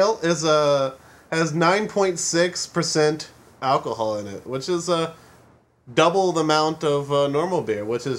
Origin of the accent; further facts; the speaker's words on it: West Union, Ohio, United States; Yeah, I went to my hometown of West Union, Ohio.